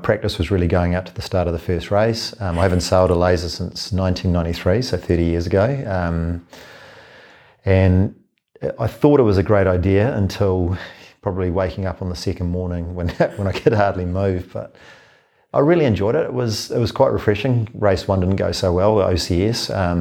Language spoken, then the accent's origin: English; Auckland, New Zealand